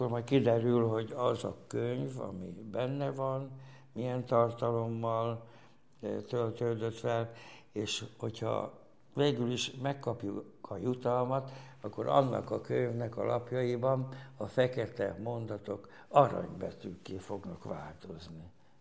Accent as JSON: {"language": "Hungarian", "town": "Szikszó", "region": "Borsod-Abaúj-Zemplén", "country": "Hungary", "tie": "born or raised there", "said": "Az elején említettem, hogy Szikszón nevelkedtem fel."}